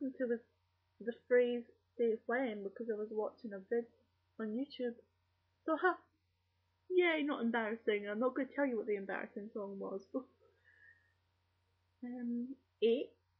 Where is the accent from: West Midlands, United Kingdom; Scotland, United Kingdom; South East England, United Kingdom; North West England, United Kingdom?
Scotland, United Kingdom; Edinburgh; Yeah, I'm from Edinburgh, Scotland, and that's where I live at the moment.